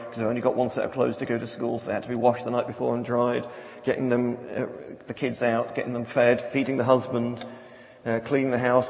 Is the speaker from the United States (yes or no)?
no; London, United Kingdom; I was born in London. I was to a really working class family. My kids think I was born in the Victorian age, but I was grew up in the 60s in London. We had very little. I didn't come from a Christian family